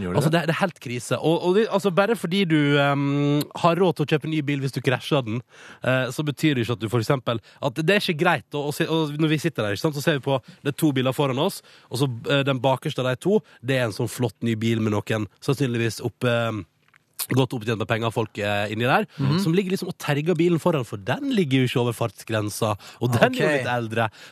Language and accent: Norwegian; Førde, Vestland, Norway; now in Oslo, Norway; etter jeg påske hjemme i Førde